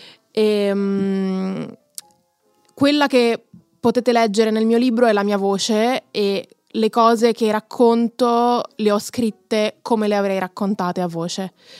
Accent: Rome, Lazio, Italy; accent: Roman; il mio accento romano, nonostante io sia nata e cresciuta a Roma, è tremendo.

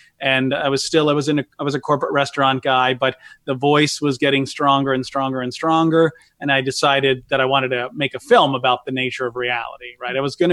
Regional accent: Vermont, United States; You know, one thing about me is I grew up in Vermont. I grew up as a blue collar character persona in the game of life.

